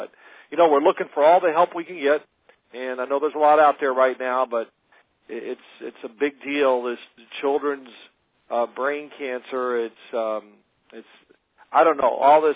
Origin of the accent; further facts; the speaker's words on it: Louisville, Kentucky, United States; I grew up in Louisville, Kentucky, so, I mean, it's not a huge city like New York, but it still is a city.